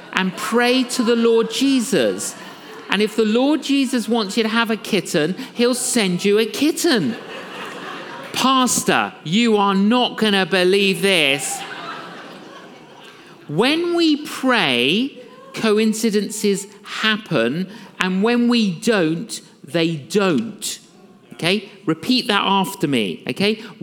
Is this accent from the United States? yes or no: no; England, United Kingdom; okay, I'm from England